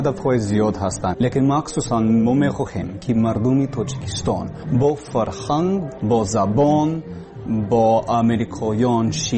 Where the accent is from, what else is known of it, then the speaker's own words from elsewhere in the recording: Texas, United States; born there; Persian is a second language; من زادگاهم تکساس، ایالت تکساس و در آنجا در دانشگاهی تکساس در شهر آستن در تاکتی تکساس تحصیل میکردم